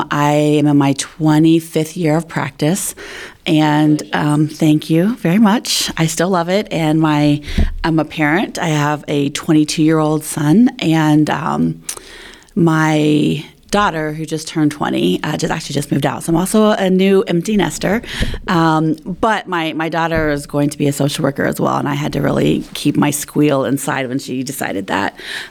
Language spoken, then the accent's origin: English; Hilliard, Ohio, United States; I'm from Ohio. I'm from Columbus, adjacent. Grew up in Hilliard.